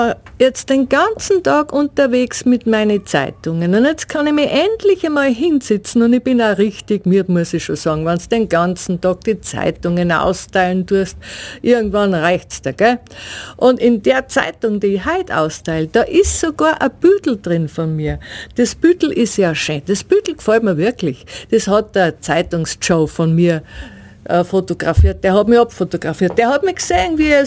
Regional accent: Salzburg, Austria; now in Germany; Ich lebe sehr, sehr gerne in Deutschland, aber speziell in der letzten Zeit denke ich immer öfter an Österreich, an meine Heimat, an das Salzburger Land.

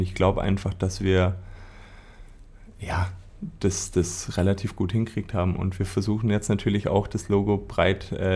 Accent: Ulm, Baden-Württemberg, Germany; Also ich bin gebürtiger Ulmer, bin dann ein bisschen rumgekommen. Ich war auf dem Internat in Füssen, habe in Memmingen gespielt in der Bayernliga.

